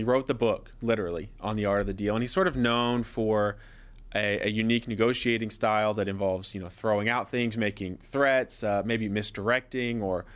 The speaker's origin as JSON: {"language": "English", "country": "United States", "said": "as an American, it's sort of unclear to know"}